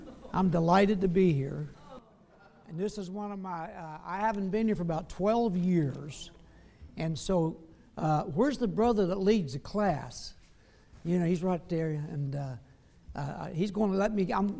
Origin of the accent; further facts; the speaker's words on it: Australia; also born or lived in United States; I'm an Aussie as well as a Yank